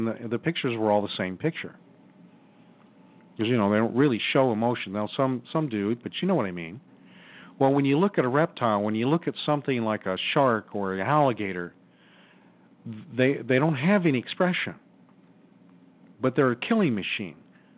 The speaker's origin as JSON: {"language": "English", "region": "Arizona", "country": "United States", "tie": "born or raised there", "said": "And so I've never really been around alligators, right? I was raised in Arizona."}